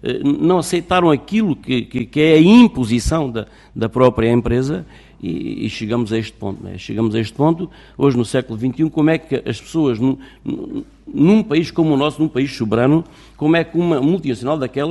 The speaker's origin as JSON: {"language": "Portuguese", "region": "Alentejo", "country": "Portugal", "said": "desculpem os termos alentejanos, porque isto é mesmo assim, não posso renegar a minha, a minha, enfim, de onde sou."}